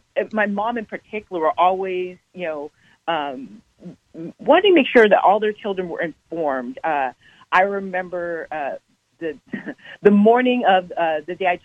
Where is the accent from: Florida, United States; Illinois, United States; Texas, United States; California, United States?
California, United States; San Rafael; And so we moved to San Rafael in Marin County. So I grew up in Marin and in San Rafael.